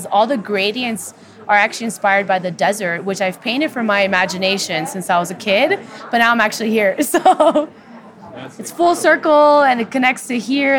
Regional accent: Miami, Florida, United States; So I'm from Miami originally, and I say that my spirit is very Western at heart.

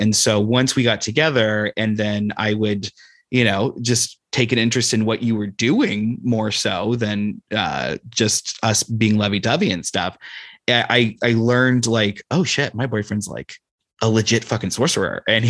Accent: Midwest, United States; I was raised in the Midwest

